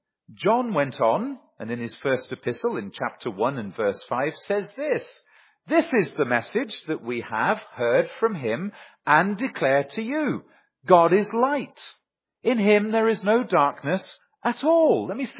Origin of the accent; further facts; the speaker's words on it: South West England, United Kingdom; Now, I come from England. England is an island. You're never far from the sea. And in the southwest, it was only 6 miles to the coast.